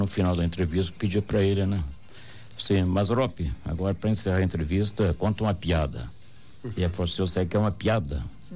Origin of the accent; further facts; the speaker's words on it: Guaratinguetá, São Paulo, Brazil; Falei: pois não, sou de Guaratinguetá.